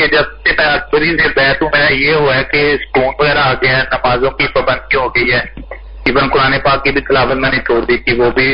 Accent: Sialkot, Punjab, Pakistan; نہیں نہیں، میں سیالکوٹ سے ہوں.

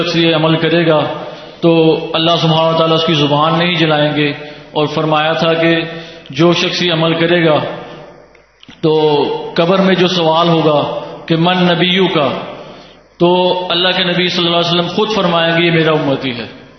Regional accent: Lahore, Punjab, Pakistan; میں لاہور سے آیا ہوں.

